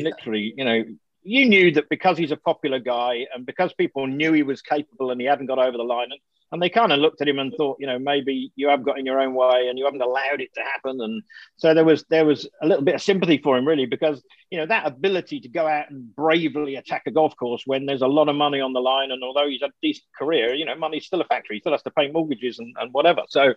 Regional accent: England, United Kingdom; at the Belfry with all of its history, in my home country, that would be all my Christmases come together.

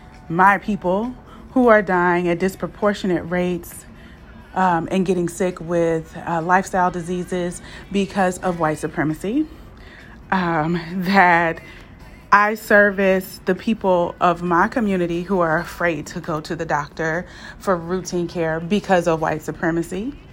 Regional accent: Oakland, California, United States; now in Stockton, United States; I am from Oakland, California, currently residing here in beautiful Stockton.

